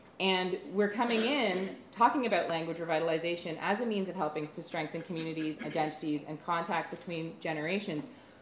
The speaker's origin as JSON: {"language": "English", "country": "Canada", "said": "I come from Canada"}